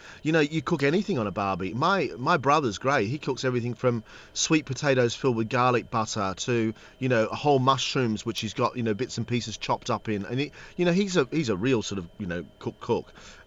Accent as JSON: {"language": "English", "region": "London", "country": "United Kingdom", "said": "I think as Londoners and as English people, as Poms, there's a bit to be learned from"}